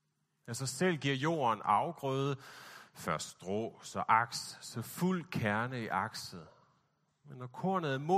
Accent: Central Denmark Region, Denmark; now in Copenhagen, Denmark; nu føler jeg mig sådan, som rigtig københavner, selvom jeg egentlig var fra Vestjylland

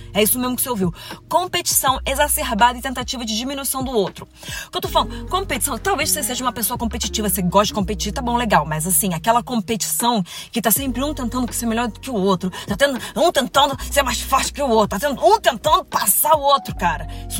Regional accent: Niterói, Rio de Janeiro, Brazil; born there; also born or lived in São Paulo; porque eu sou nascida em Niterói

